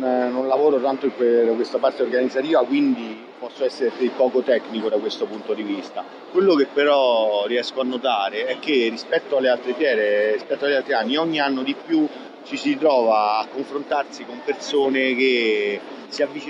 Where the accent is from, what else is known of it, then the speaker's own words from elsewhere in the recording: Rome, Lazio, Italy; E quindi io sono nato, cresciuto a Roma, non sono stato un grandissimo avventuriero e viaggiatore, quindi mi sono sempre concentrato su questa città.